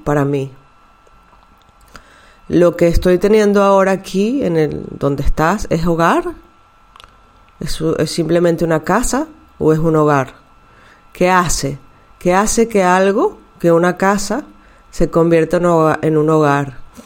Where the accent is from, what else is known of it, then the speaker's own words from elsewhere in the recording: Venezuela; also born or lived in Mexico City, Mexico; now in Barcelona, Spain; Bueno, muchos de ustedes sabrán que yo soy inmigrante. Tengo 20 años fuera de Venezuela, que es mi país natal. Después viví 12 años en la Ciudad de México y tengo 8 años en Barcelona, España.